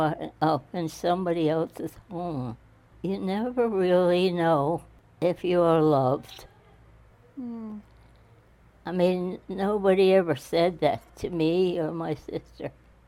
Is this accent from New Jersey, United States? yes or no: yes; Elizabeth, New Jersey, United States; born there; I was born in Elizabeth, New Jersey.